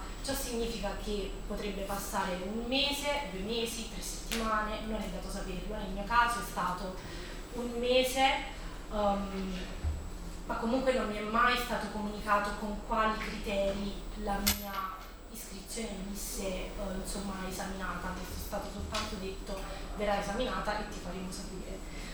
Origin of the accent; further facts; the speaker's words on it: Campania, Italy; nel mio caso era l'ex Campania, perché sono campana